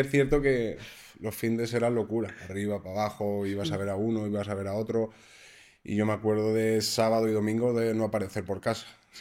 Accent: Madrid, Community of Madrid, Spain; born there; yo nací en Vallecas, una familia, bueno, pues de padre taxista, madre ama de casa, 3 hijos con una ilusión por el fútbol increíble.

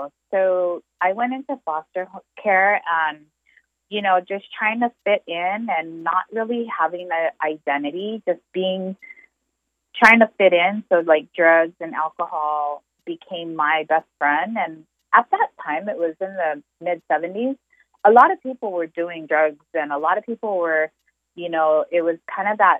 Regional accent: Kailua, Hawaii, United States; also born or lived in North Shore; So I mostly grew up on the Windward side in Kailua. But when I was about 16 years old, I was moved to the North Shore.

